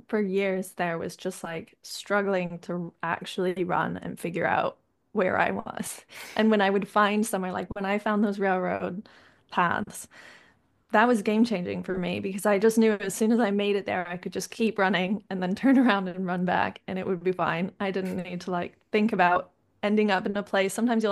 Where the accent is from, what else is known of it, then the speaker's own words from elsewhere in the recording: Canada; moved away; Whereas when I was in Canada, fundamentally, there was just like very few people in my hometown who wouldn't have had a car.